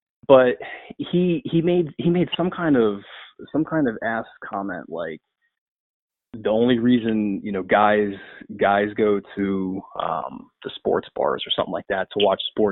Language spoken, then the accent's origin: English; Philadelphia, Pennsylvania, United States; I'm from Philly. I won't be nice.